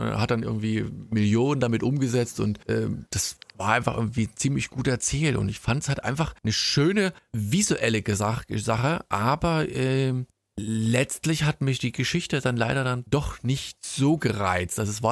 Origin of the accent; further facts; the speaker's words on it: Leipzig, Saxony, Germany; Ich fand als Leipziger besonders interessant